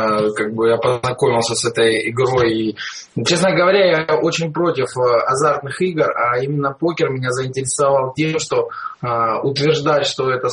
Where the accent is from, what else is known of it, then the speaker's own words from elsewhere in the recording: Rostov-on-Don, Rostov Oblast, Russia; Я из Ростова-на-Дону.